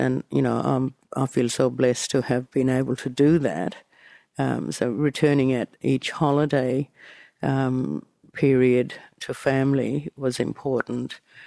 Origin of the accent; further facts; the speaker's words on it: Western Australia, Australia; And where I grew up, I was raised on Bunuba country, which had been turned into two massive million-acre properties owned by non-Indigenous people.